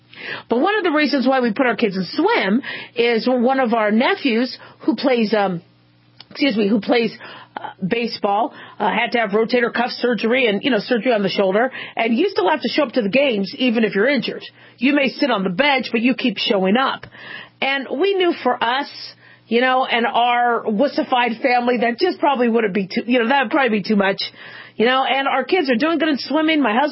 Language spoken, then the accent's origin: English; Phoenix, Arizona, United States; When I grew up in Phoenix and we had to run track in the heat, 120 degrees, it was horrible.